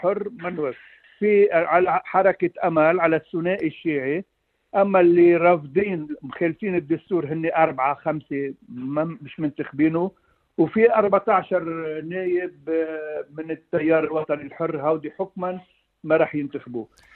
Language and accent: Arabic; Lebanon; بس بالنسبة لنا كلبنانيين الوضع نحن اليوم وضع صعب